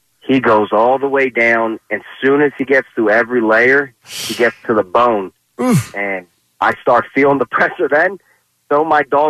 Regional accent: Philadelphia, Pennsylvania, United States; And I grew up in Old Kensington near like 4th and Girard.

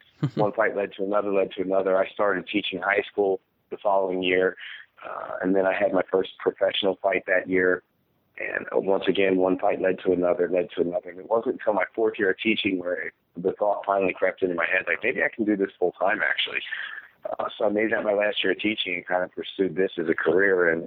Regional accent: Cincinnati, Ohio, United States; Born and raised in the Midwest, Cincinnati, Ohio. I grew up and graduated from high school here in Cincinnati.

